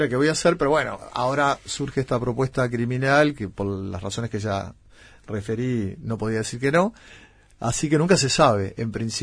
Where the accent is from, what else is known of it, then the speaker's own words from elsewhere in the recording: Uruguay; se ve que somos cafeteros los uruguayos